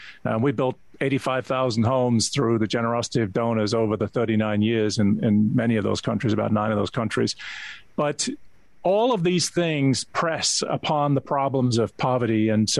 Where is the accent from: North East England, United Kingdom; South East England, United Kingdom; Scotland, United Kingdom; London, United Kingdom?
London, United Kingdom; accent: English; moved away as an adult; now in United States; Well, I started off life growing up in London and came to college in the U.S. and never left.